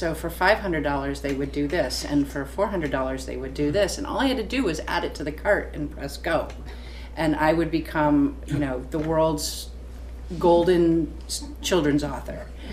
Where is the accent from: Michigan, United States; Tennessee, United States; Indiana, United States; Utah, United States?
Michigan, United States; I fortunately have two ponds because I'm originally from Michigan.